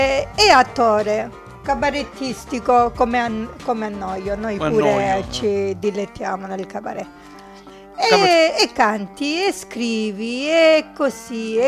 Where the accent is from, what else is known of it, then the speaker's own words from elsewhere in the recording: Apulia, Italy; noi siamo del Salento